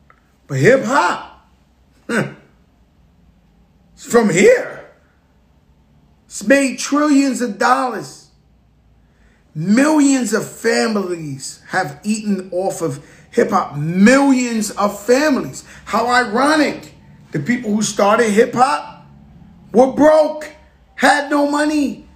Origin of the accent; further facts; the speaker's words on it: Bronx, New York, United States; When I was growing up in the Bronx, in Forest Projects